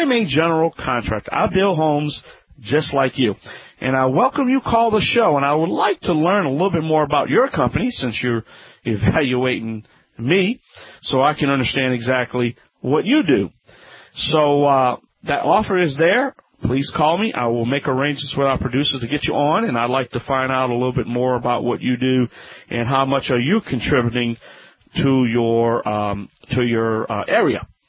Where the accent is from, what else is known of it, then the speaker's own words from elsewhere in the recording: Louisiana, United States; I'm a licensed general tested contractor of about 21 years in my home state of Louisiana.